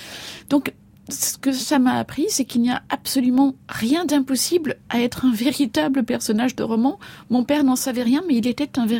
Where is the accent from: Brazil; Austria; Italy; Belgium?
Belgium; also born or lived in Japan; Après maintes investigations, je suis absolument persuadée d'être belge, c'est-à-dire nationalité qui figure sur ma carte d'identité.